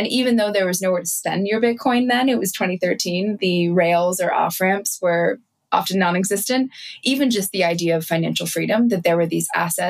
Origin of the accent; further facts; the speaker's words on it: New York, United States; I'm from New York originally, but I spent a lot of time in Kenya in the summers and in rural Kenya in the Rift Valley in a place called Laikipia